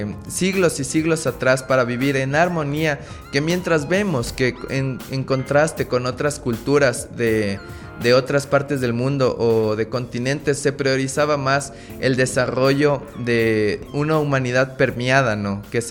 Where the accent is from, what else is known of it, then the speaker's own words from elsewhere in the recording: Ecuador; Qué bello poder decir que somos latinoamericanos, qué bello poder decir que somos ecuatorianos